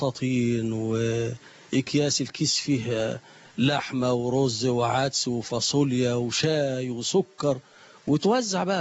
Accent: Shubra an-Namla, Gharbia, Egypt; من شبرا النمل.

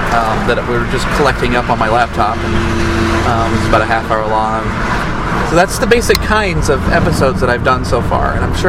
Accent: Atlanta, Illinois, United States; I've got the Fall Festival one from Atlanta, Illinois, which is my hometown.

